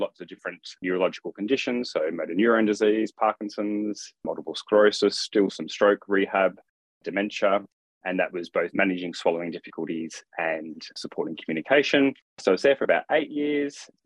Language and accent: English; Australia; moved away as an adult; now in United Kingdom; I actually studied my degree back in Australia, if people are aware of my accent before they've heard this. But so I studied in Australia and qualified in 1999.